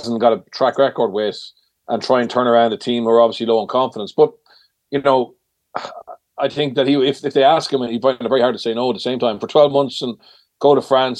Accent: Galway, Connacht, Ireland; I came from Galway, which is a party town.

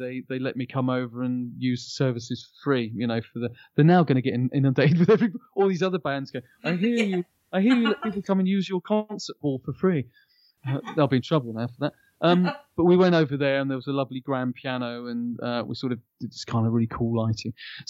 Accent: East of England, United Kingdom; I came from Hertfordshire, actually.

